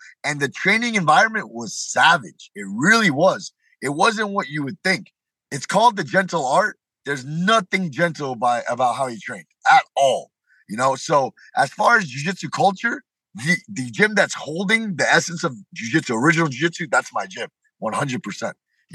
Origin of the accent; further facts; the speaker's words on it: Miami, Florida, United States; you know, I'm born and raised in Miami. The Miami colors are pink and teal.